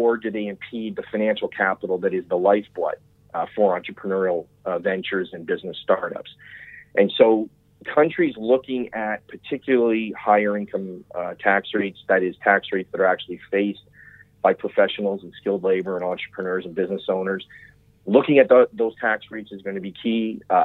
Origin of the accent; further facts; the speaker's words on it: Canada; And unfortunately, my home country of Canada